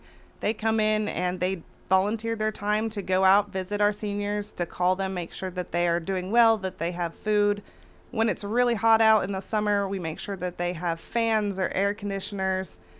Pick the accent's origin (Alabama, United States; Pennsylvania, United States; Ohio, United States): Ohio, United States; moved away; I'm actually from Ohio, so I moved down here, and we didn't have a program like that up in Ohio.